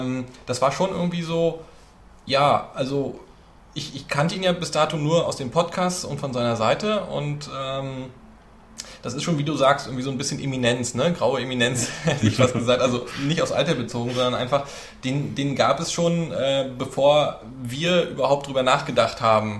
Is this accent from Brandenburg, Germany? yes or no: no; Mecklenburg-Vorpommern, Germany; Ja, also das ist was mit süß und deftig war bei uns in Mecklenburg